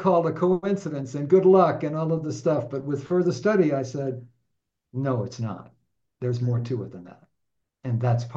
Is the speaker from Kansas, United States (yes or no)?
no; Massachusetts, United States; moved away as an adult; now in Arizona, United States; I born and raised in Massachusetts, came to Arizona many years ago, fell in love with it, started my own business.